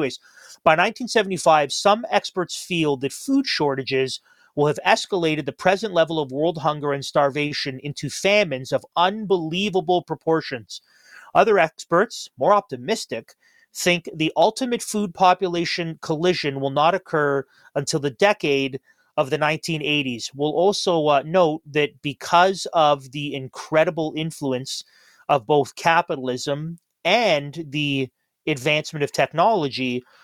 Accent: Toronto, Ontario, Canada; growing up in Toronto

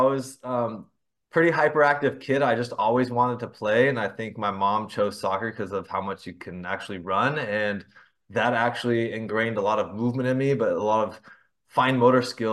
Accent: Brea, California, United States; So I am back in my hometown, so Brea Fullerton area in California.

